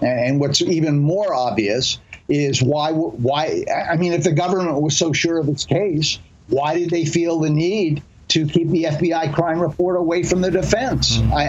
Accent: Washington, District of Columbia, United States; And, you know, given the fact that I grew up in Washington, you know, I can't get anyone in Washington to even review the book.

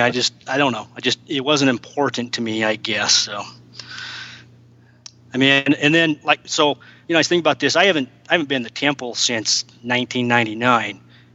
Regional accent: Weston, Idaho, United States; I grew up in Weston, Idaho, which is just north of Logan, Utah.

